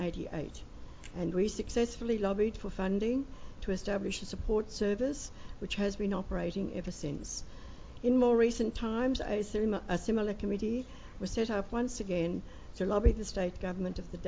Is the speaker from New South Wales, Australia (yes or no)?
no; Victoria Point, Queensland, Australia; Good morning, everybody. … from Victoria Point.